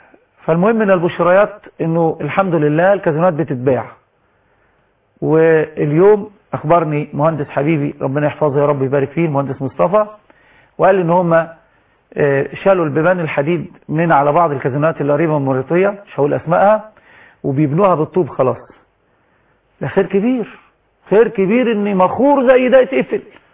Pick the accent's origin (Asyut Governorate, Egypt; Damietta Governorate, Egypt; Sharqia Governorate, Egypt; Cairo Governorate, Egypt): Sharqia Governorate, Egypt; now in Giza, Egypt; قلت له من مصر. قال لي منين مصر يعني؟ فانا ما قلتش من الشرقيه طبعا، قلت ايه المكان اللي انا ساكن فيه؟ قلت له من الهرم.